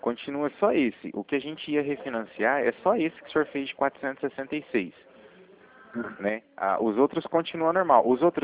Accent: Cornélio Procópio, Paraná, Brazil; eu sou do Cornélio Procópio, no Paraná

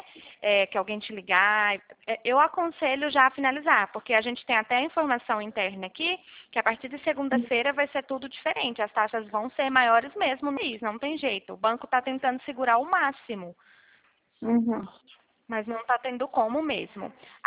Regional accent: Minas Gerais, Brazil; eu sou mineira

